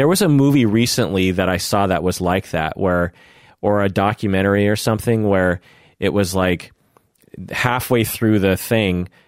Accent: United States; I'm an American, so God knows.

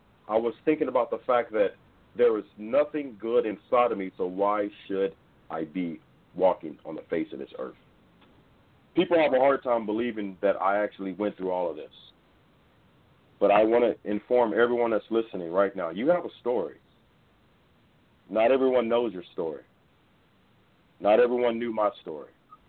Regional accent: Houston, Texas, United States; Absolutely. I grew up in Houston, Texas. 1980 is the year that I was born. I grew up in a broken home.

